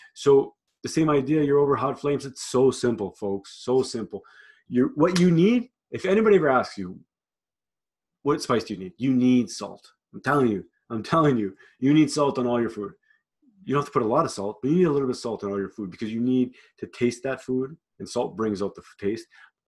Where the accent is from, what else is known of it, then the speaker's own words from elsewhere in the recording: Ontario, Canada; I grew up in Northern Ontario. Shout out to Sault Ste. Marie. Shout out to Garden River. Shout out to Rankin Reserve.